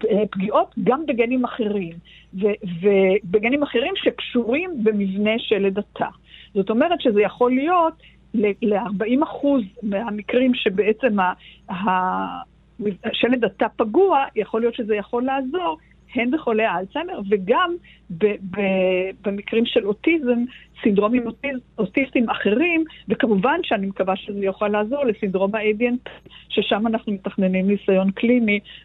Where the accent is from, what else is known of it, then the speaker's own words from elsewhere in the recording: Jerusalem, Jerusalem District, Israel; אני ירושלמית במקור.